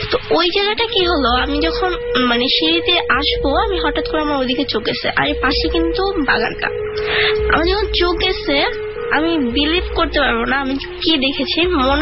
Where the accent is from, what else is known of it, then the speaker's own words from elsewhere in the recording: Dhaka, Dhaka Division, Bangladesh; আমার জন্ম ঢাকাতেই, তো আমার এলাকাটাই ফার্ম গেটের বসুন্ধরার আশেপাশে, মানে আওয়ালটাইম এখানেই থাকা হয়। আমি একটু আমার বাসার লোকেশনটা বলি, ওই বাসে আমি প্রায় 11 বছর থেকে এসেছি।